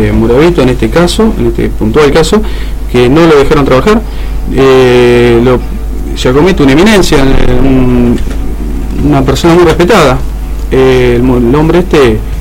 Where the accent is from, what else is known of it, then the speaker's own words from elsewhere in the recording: Villa Gobernador Gálvez, Santa Fe, Argentina; somos de Villa Norgalves.